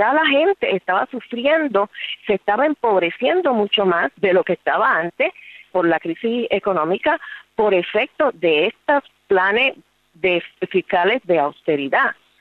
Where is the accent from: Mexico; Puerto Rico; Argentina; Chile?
Puerto Rico; now in United States; Bueno, como puertorriqueña viviendo en Estados Unidos